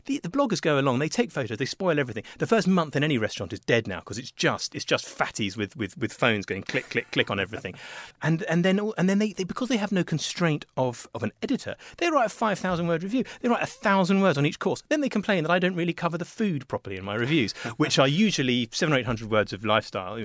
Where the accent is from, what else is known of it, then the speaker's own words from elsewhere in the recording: England, United Kingdom; I'm English, and I don't think you can be too polite.